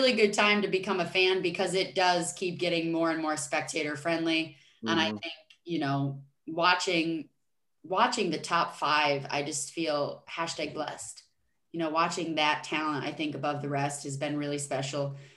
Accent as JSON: {"language": "English", "region": "New York", "country": "United States", "said": "I'm happy that I'm from New York, but I'm living in California"}